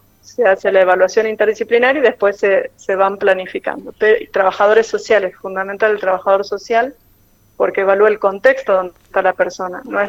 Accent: Argentina; nosotros que somos argentinos

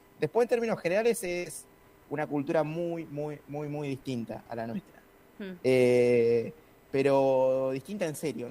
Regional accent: Argentina; now in China; cada vez que yo digo que soy de Argentina

